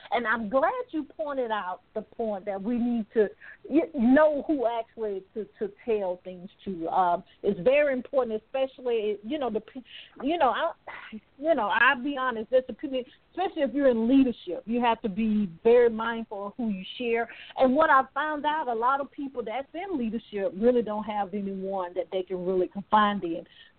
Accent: the South, United States; you know I'm from the South.

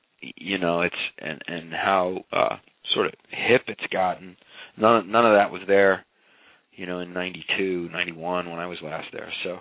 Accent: Iowa, United States; also born or lived in Chicago; now in Los Angeles, United States; You know, I grew up in Iowa. I spent probably three and a half years in Chicago in the early 90s, and I've lived in L.A. for 20 years since then.

